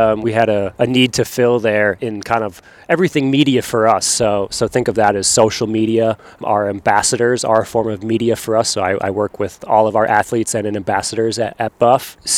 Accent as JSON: {"language": "English", "town": "Marquette", "region": "Michigan", "country": "United States", "said": "I'm from Marquette, Michigan."}